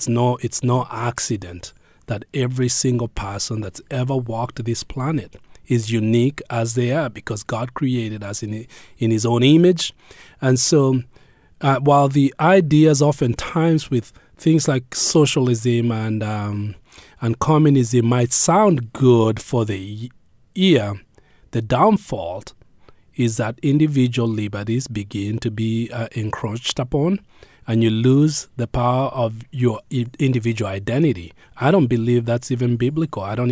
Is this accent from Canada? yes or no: no; Kenya; now in United States; I grew up in Kenya, and Kenya is a peace-loving country, as they say, and very welcoming to people.